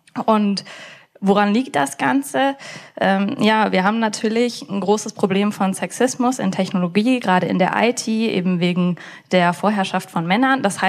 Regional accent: Aachen, North Rhine-Westphalia, Germany; also ich komme aus Aachen, ist sehr männerdominiert

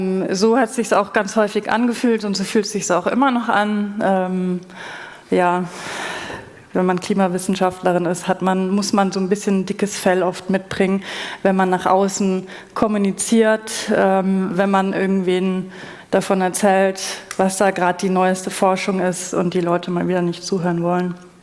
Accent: Bavaria, Germany; ich komme aus Bayern, hört man vielleicht nicht, höre ich immer wieder. Und ich komme aus einem Nicht-Akademiker-Haushalt

